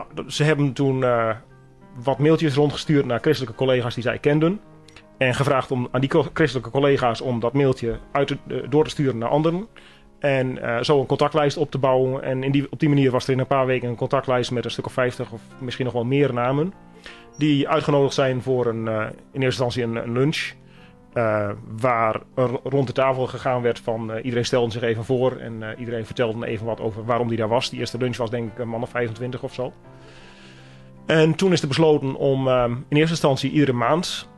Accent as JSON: {"language": "Dutch", "town": "Nunspeet", "region": "Gelderland", "country": "Netherlands", "tie": "born or raised there", "said": "Ik ben geboren en getogen in Nunspeet. Mijn accent laat waarschijnlijk al horen dat ik niet helemaal hier vandaan kom."}